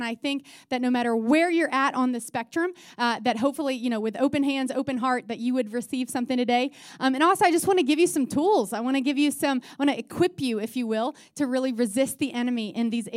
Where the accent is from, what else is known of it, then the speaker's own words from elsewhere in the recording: Florida, United States; I'm from Florida, and so we used to swim in a pond where I'm from, and even with gators.